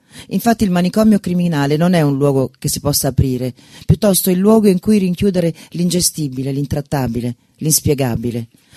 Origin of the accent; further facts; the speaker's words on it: Lazio, Italy; nel paese dove sono nata e cresciuta, nel Viterbese